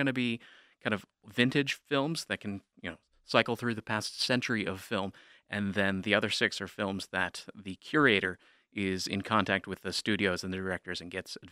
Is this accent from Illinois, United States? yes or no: no; Pennsylvania, United States; Well, I grew up outside of California. I was there for about 8 years, but originally I'm from Pennsylvania, kind of the Amish country, but you know, I'm not Amish